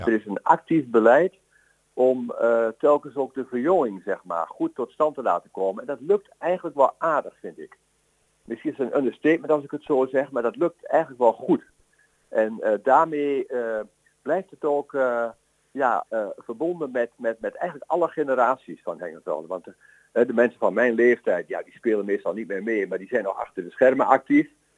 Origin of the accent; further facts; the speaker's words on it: Haaksbergen, Overijssel, Netherlands; En ik kom zelf uit Haaksbergen